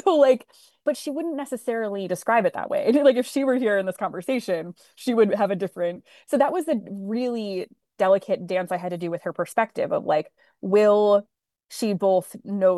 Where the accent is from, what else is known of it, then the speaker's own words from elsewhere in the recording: Michigan, United States; I'm from Northern Michigan, where the Nick Adams stories are set on Walloon Lake, is really close to where I grew up.